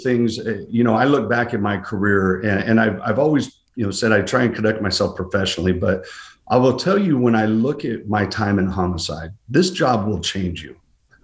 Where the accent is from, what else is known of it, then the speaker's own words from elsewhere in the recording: Modesto, California, United States; You know, I grew up in South Modesto where sometimes the issues were handled in a street fight